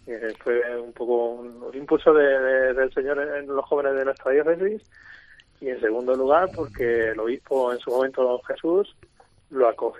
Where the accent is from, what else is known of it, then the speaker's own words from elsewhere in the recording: Alicante, Valencian Community, Spain; porque somos alicantinos y no nos puede faltar un poco de arroz y un poco de fiesta y de tardeo.